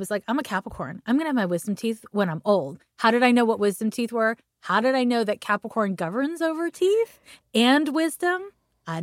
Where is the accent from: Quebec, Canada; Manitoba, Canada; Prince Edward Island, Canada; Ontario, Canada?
Quebec, Canada; Montreal; And then I'm from Montreal, Quebec. So there's a different school system out there.